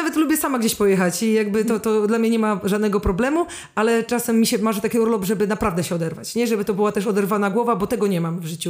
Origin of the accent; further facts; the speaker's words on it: Szczecin, West Pomeranian Voivodeship, Poland; ja nigdy nie wyjechałam na miesiąc ze Szczecina, ja w ogóle jestem taką rodowitą szczecinianką, że najdłużej to mnie chyba tam nie było przez 3 tygodnie